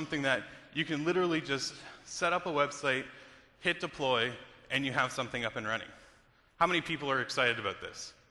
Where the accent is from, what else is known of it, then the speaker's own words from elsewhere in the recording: Toronto, Ontario, Canada; now in Redmond, United States; I am from Toronto originally. About 2 months ago, I made the journey down to Redmond.